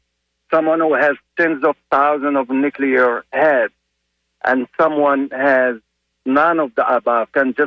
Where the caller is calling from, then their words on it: Tampa, Florida, United States; Tampa, Florida.